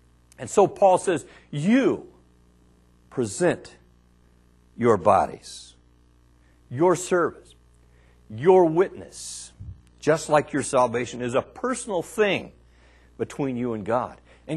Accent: Arkansas, United States; There's an old Ozark philosophy that says, and you all know that I'm from Arkansas, so this stuff means a lot to me.

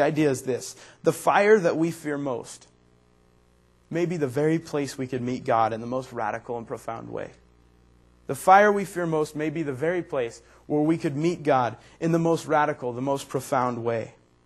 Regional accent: United States; because I'm an American Christian, I'm very safe

